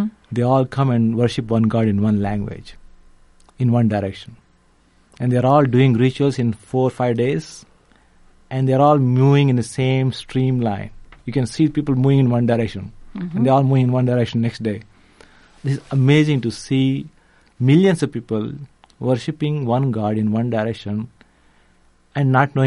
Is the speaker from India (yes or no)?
yes; Bengaluru, Karnataka, India; I grew up in Bangalore, South India.